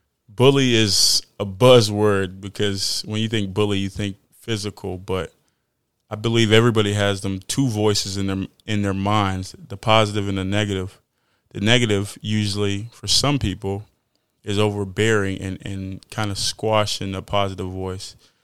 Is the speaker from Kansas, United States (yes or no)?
no; Fort Worth, Texas, United States; Literally, I'm from Fort Worth, Texas, Funky Town, stand up. They know what time it is, 817.